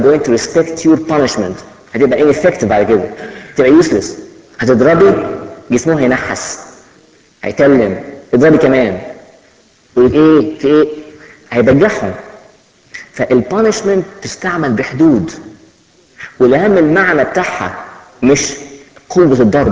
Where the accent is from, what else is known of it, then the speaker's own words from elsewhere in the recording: Egypt; احنا كمصريين بناخد ساعات سيريس قوي